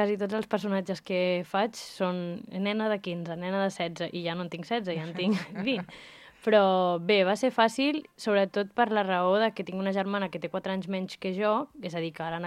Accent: Sant Sadurní d'Anoia, Catalonia, Spain; jo sóc de Sant Sadurní d'Anoia

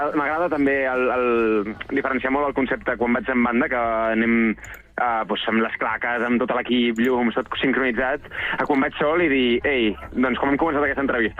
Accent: Sabadell, Catalonia, Spain; jo sé que vinc de Sabadell, que a Vilafranca no he anat mai a tocar

